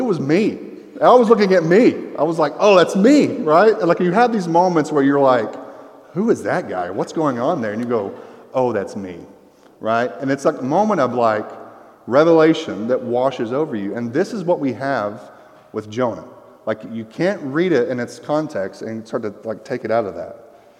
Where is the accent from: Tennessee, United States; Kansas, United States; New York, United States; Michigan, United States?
Tennessee, United States; I was at Walmart over here on Clinton Highway. I grew up on Chapman Highway.